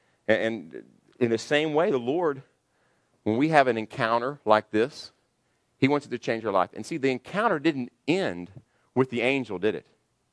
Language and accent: English; Kentucky, United States; And I grew up in Kentucky, and we didn't have a graduation party until we graduated from high school.